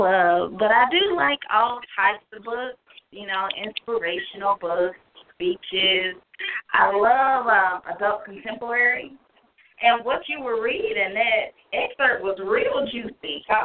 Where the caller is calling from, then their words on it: Memphis, Tennessee, United States; And I'm calling from Memphis, Tennessee.